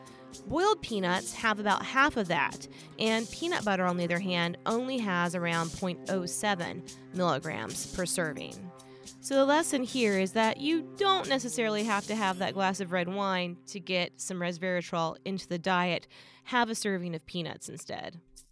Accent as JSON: {"language": "English", "region": "Southeast", "country": "United States", "tie": "born or raised there", "said": "Growing up in the Southeast U.S., I always assumed that this was the major center for peanut production."}